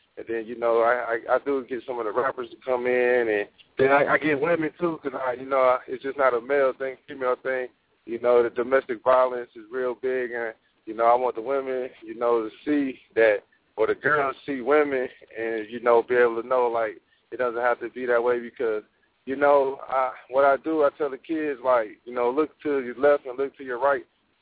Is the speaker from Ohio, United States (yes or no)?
yes; Dayton, Ohio, United States; also born or lived in Detroit, United States; I grew up in Dayton in Detroit when I was a kid.